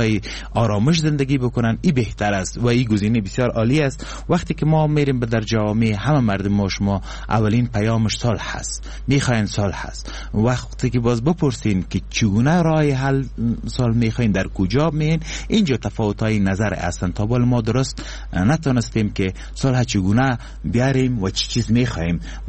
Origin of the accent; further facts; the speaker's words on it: Kabul, Afghanistan; born there; سکونت اصلی ما از لحاظ تذکره ای ببین ما از بغلان هستم، لیکن متولد کابل هستم،